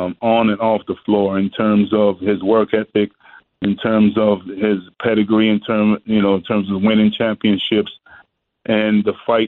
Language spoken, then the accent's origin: English; Boston, Massachusetts, United States; You know, I try to be just like him because I grew up in Boston, and that's, you know, that's where he did all his work.